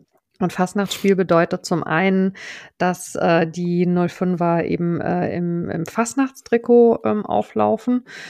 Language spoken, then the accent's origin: German; Hesse, Germany; born there; now in Mainz, Germany; Als gebürtige Person aus dem hessischen Teil des Odenwaldes, wo wiederum Fasching gefeiert wird, musste ich das, als ich Ende der 90er nach Mainz gekommen bin, auch erstmal lernen.